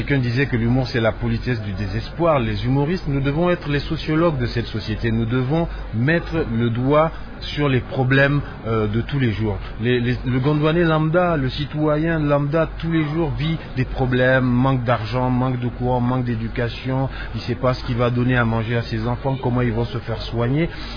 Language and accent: French; Tillabéri, Niger; first language Hausa; French is a second language; Et chez moi, au Niger